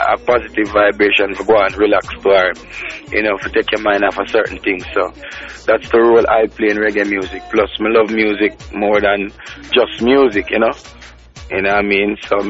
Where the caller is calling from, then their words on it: Maryland, United States; Well, me just reached Washington, D.C., Maryland, you know.